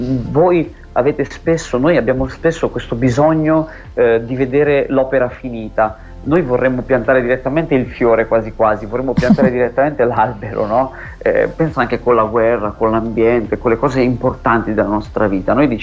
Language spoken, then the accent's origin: Italian; Florence, Tuscany, Italy; vengo da Firenze, appena sono arrivato ho visto una città gigantesca